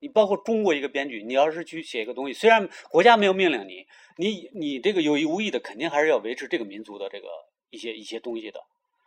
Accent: United States; Chinese is a second language; 这不是我们美国人要打的

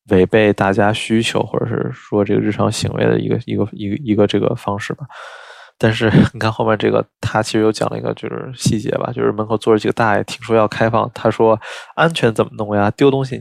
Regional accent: Beijing, China; 我作为一个在北京长大，然后生活在北京的这样一个学建筑人来说

